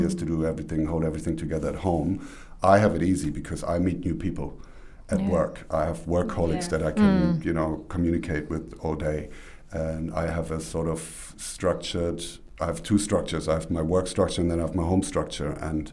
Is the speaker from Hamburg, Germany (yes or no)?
yes; Hamburg, Germany; I was born and brought up in Hamburg most of my life, so I know it inside out, and it's a cool place. It's the second largest city in Germany, but it's a big city.